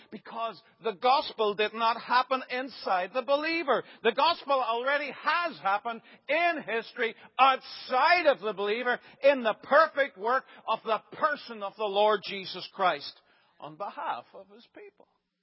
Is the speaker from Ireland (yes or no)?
yes; Ireland; now in United States; I'm an Irishman, but I became a citizen